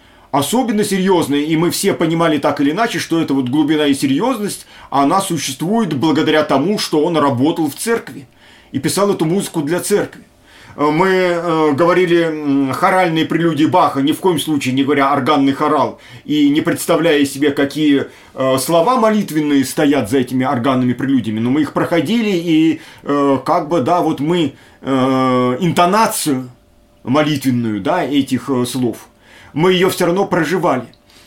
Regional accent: Voronezh, Voronezh Oblast, Russia; born there; Я родился в Воронеже

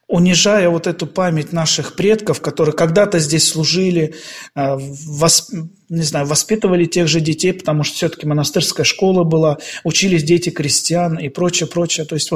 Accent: Far East, Russia; Я сам дальневосточник, практически 20 лет отслужил на Сахалине.

